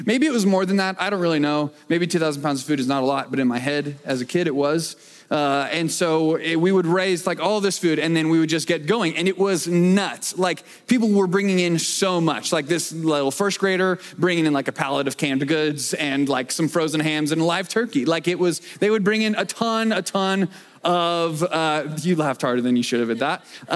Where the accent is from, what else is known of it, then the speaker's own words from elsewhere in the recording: Arizona, United States; and also I'm from Arizona, so that's fun. And growing up in Arizona